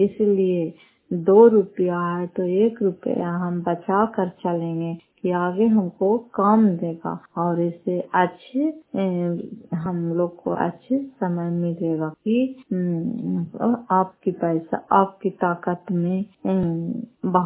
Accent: Fatehpur, Bihar, India; घर फतेहपुर, पंचायत मकरौता, जिला नालंदा, क्रार पचरा ब्लॉक की निवासी हूँ।

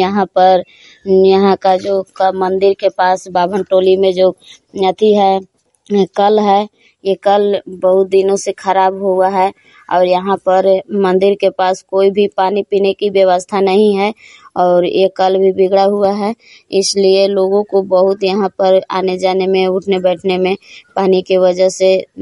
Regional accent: Belaon, Bihar, India; ग्राम बेलाव जिला कैमूर भभुआ के निवासी हूँ।

